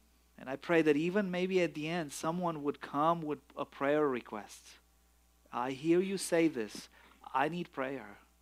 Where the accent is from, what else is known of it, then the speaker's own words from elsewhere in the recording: Romania; English is a second language; now in United States; If you wonder where my accent is, it's not from West Texas, although I lived some time in West Texas. I'm from Romania originally. I moved here in United States in 1996